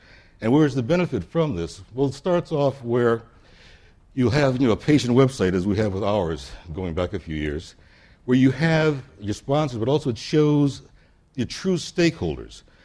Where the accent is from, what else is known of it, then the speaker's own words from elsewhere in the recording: United States; now in Barcelona, Spain; I'm an American living in Barcelona, so I've got feet on both sides